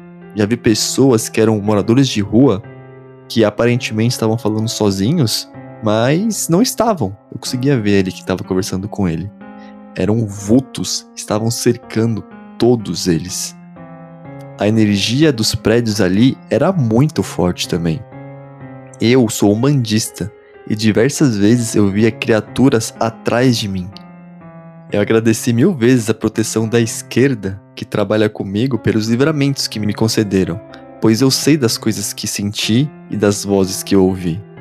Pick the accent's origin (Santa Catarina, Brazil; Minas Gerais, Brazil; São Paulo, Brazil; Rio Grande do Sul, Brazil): São Paulo, Brazil; A gente é paulista, a gente pode falar isso, tá? Eu morro de medo de lá. Sou da Zona Norte, que também não é muito boa.